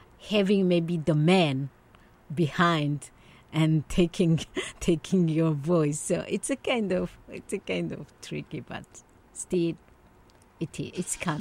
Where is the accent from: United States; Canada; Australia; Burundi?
Burundi; first language Kirundi; English is a second language; So, I did speak my mother language, Kirundi.